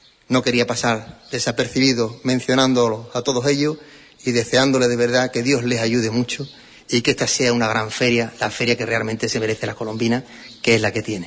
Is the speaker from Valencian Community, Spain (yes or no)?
no; Espartinas, Andalusia, Spain; Yo vivía y vivo, y mi familia, todos, en mi pueblo de Espartinas.